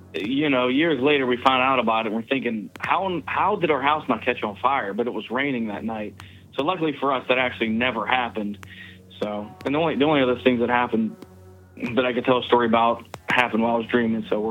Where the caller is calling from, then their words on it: Pennsylvania, United States; from Pennsylvania.